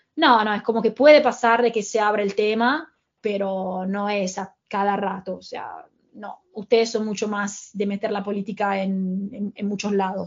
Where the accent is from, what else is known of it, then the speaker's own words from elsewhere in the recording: Italy; now in Argentina; Sos italiana, bueno, ya como que te ganaste la confianza y el amor de todos.